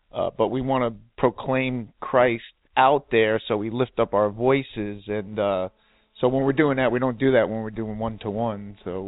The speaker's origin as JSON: {"language": "English", "region": "New York", "country": "United States", "said": "I'm from Long Island, New York"}